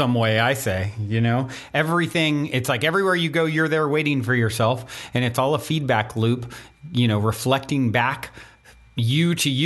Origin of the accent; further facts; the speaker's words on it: Virginia, United States; I'm from Virginia originally, so I know when I hear it.